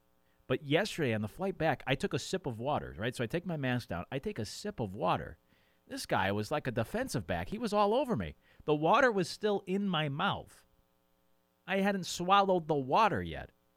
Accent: Northeast, United States; Now, I grew up in the Northeast, and I've talked to people about this who have lived in both the South and the Northeast.

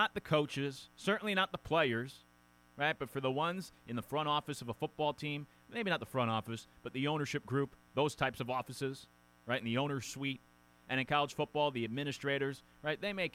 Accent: Connecticut, United States; also born or lived in Florida; now in Charleston, United States; I grew up in Connecticut. I then lived for a number of years in Florida.

